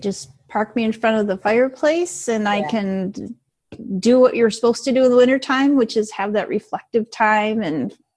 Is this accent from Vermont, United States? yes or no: no; Minneapolis, Minnesota, United States; I live along the Minnesota-Iowa border. I grew up in Minneapolis.